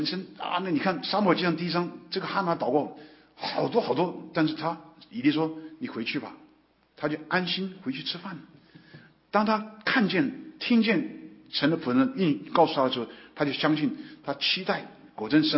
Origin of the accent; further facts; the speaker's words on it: Yiwu, Zhejiang, China; 我在义乌我们老家讲道的时候